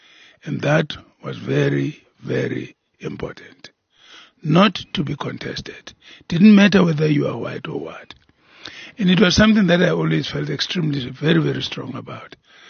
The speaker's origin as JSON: {"language": "English", "town": "Kroonstad", "region": "Free State", "country": "South Africa", "tie": "born or raised there", "said": "I grew up in Kroonstad, and there were so many of us, you know, families that were mixed, actually."}